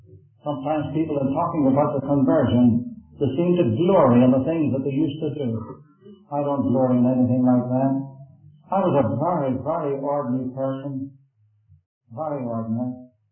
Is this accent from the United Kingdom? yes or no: yes; Belfast, Northern Ireland, United Kingdom; I was born in the Armour Road. Now, the earliest thing I can remember as a child here in the city of Belfast was being taken by the hand to Ashley Street Sunday School.